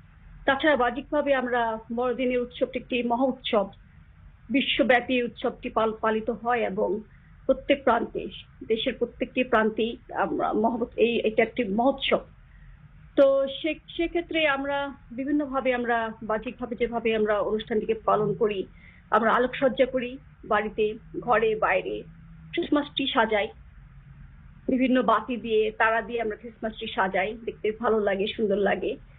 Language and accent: Bangla; Bangladesh; now in abroad; আমরা বাঙালি খ্রিস্টান, আমরা বাংলাদেশের ঐতিহ্য সংস্কৃতি আমরা বিদেশেও নিয়ে এসেছি এবং অন্তরে ধারণ করছি।